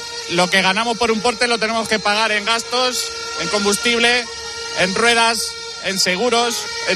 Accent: Villarrobledo, Castilla-La Mancha, Spain; Pues yo soy autónomo y soy de Villarrobledo, de Albacete.

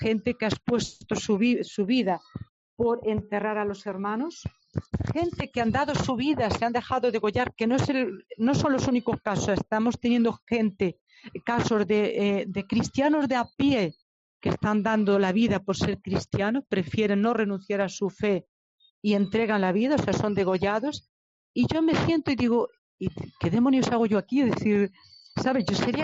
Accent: Vimianzo, Galicia, Spain; Yo soy de Vimianzo, de La Coruña, de un pueblito de Vimianzo, Valiña

